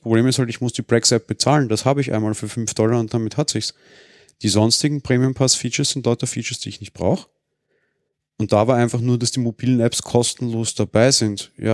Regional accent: Austria; Na, du als Deutscher nicht und ich als Österreicher nicht, aber in Spanien sind sie offensichtlich ganz stark.

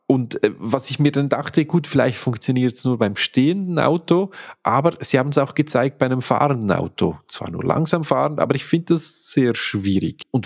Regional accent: Switzerland; bei uns in der Schweiz zum Beispiel darfst du keine Unterfahrzeugbeleuchtung haben, weil störend.

